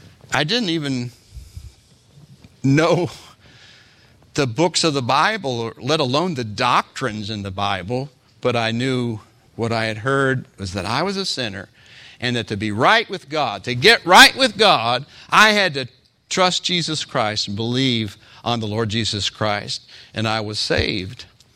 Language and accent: English; United States; born there; And I'm thinking, here I was born in America.